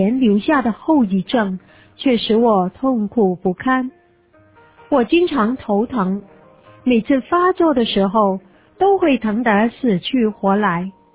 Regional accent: Henan, China; born there; 我出生在河南省一个偏僻的乡村，那里的贫穷和落后已是尽人皆知。而且我生在1956年

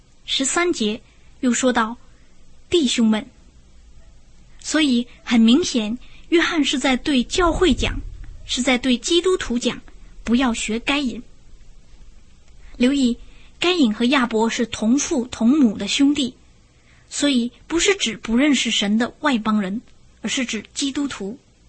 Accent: China; 我们中国人对于半个世纪前日本人侵略中国屠杀千万的中国同胞

